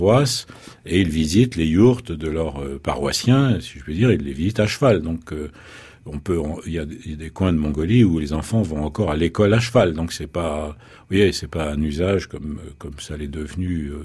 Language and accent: French; Paris, Île-de-France, France; Mais enfin, non, je suis né à Paris, j'ai grandi à Paris